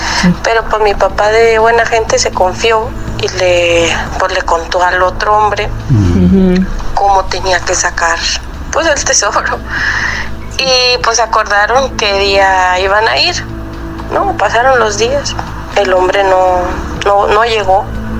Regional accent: Coahuila, Mexico; Pues yo soy del norte de Coahuila.

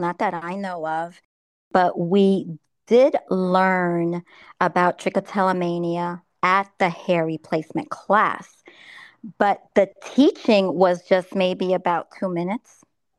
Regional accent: New York City, New York, United States; I wanted to offer my services in my hometown in New York City.

